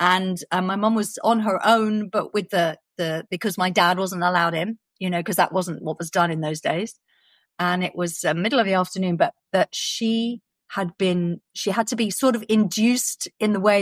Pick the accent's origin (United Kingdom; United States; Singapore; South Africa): United Kingdom; London; born there; But I know that I was born in North London in a hospital.